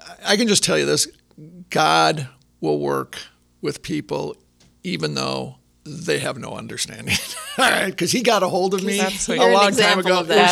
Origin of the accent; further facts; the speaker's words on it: New York, United States; And what's interesting about 9/11 is because I'm from New York, I'm watching these planes hit the World Trade Center